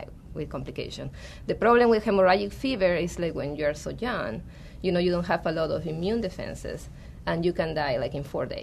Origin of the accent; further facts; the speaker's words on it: Peru; English is a second language; So I'm from Peru, and when I was working there